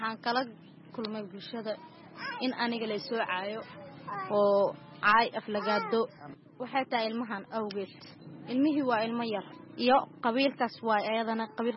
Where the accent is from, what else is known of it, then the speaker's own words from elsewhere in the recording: Mogadishu, Banaadir, Somalia; now in Kenya; runaantii waxaan ku noolahay xarada qaxootiga dhagaxley waxaan ay ku noolayn Muqdisho waxaan ku dhashay qasimada Muqdisho